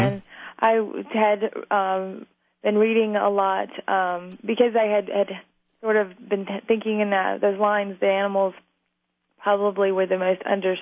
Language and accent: English; Mississippi, United States; Well, I grew up in southern Mississippi, the area that just got hit by Hurricane Katrina.